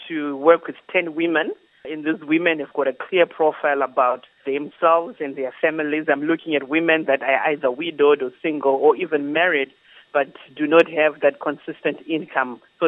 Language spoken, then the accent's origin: English; Harare, Zimbabwe; I'm from Harare, Zimbabwe.